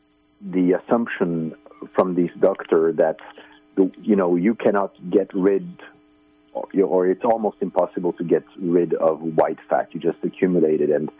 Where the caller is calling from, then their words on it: Finland; I'm calling from Finland.